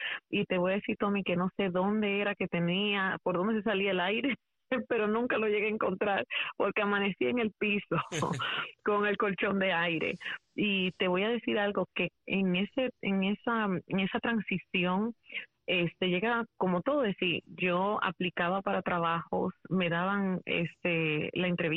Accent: Santiago de los Caballeros, Santiago, Dominican Republic; moved away as an adult; now in United States; Nací en Santiago y me crié ahí también, en Santiago de los Caballeros. Ya emigré acá a los Estados Unidos unos meses antes del lamentable suceso, ¿verdad?, del 11 de septiembre

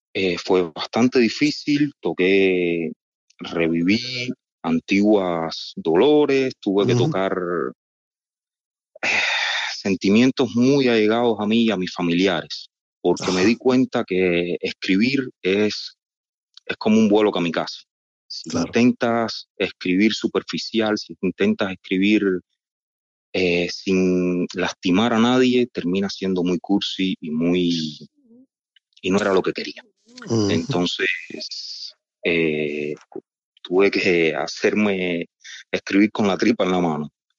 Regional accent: Morón, Ciego de Ávila, Cuba; born there; yo nací en Morón, en Ciego de Ávila, el centro de la isla. Uh-huh. En el año 1984, un 2 de julio

